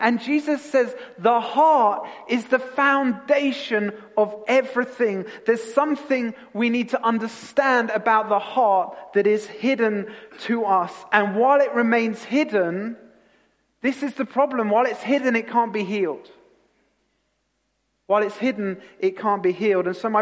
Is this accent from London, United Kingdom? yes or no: yes; London, United Kingdom; See, I grew up in London, but with a passion for the sea.